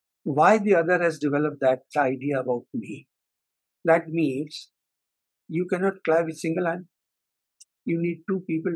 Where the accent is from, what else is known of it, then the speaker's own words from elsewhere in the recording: India; I'm coming from India